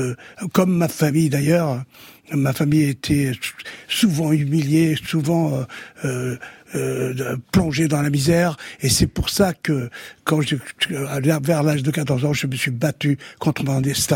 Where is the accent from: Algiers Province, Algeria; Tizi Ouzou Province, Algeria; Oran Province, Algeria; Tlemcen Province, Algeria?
Algiers Province, Algeria; Algiers; Et quand je suis parti d'Alger, je suis parti avec le parc. Je l'ai amené avec moi, dans ma tête, dans mes poches, partout.